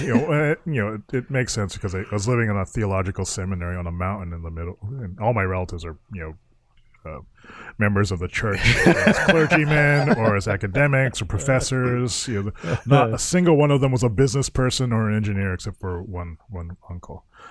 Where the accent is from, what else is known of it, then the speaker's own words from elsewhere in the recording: Japan; English is a second language; this is the way I remember growing up in Japan.